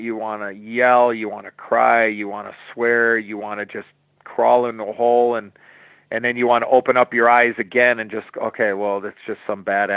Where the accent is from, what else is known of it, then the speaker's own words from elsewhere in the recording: Chicago, Illinois, United States; as a young American-born hockey player growing up in Chicago